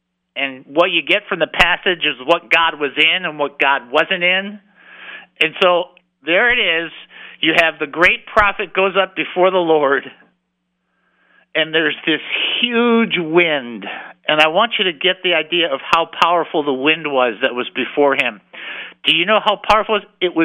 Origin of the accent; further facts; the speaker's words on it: California, United States; Now, I'm from California. I've only been in two big ones, real big ones.